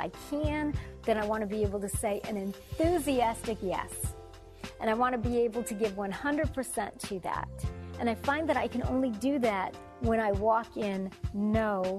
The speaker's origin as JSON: {"language": "English", "town": "Detroit", "region": "Michigan", "country": "United States", "said": "And I want you to know that I am originally from Detroit, or as I like to call it, Motown."}